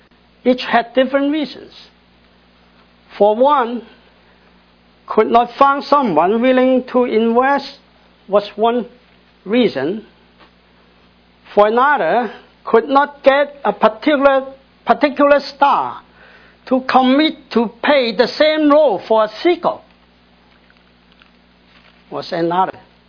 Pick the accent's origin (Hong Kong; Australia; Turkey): Hong Kong; English is a second language; moved away as an adult; also born or lived in China; now in United States; I was born a Chinese at a village in the southern part of mainland China. But I grew up in Hong Kong and went to elementary school and part of my high school there.